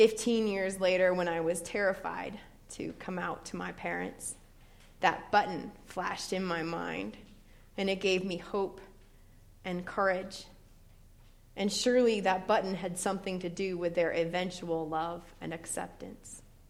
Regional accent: Port Angeles, Washington, United States; But if you know Washington State, and then I tell you that I grew up in Port Angeles, Washington, you'll know I grew up nowhere near Seattle. It was a small town about 2.5 hours outside of Seattle.

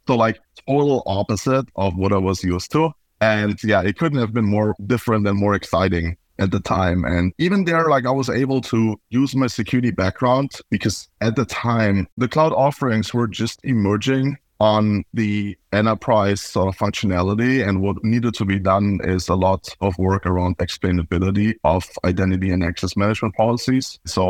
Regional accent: Germany; now in United States; I've been in the Bay Area for about 11 years now. I'm originally from Germany.

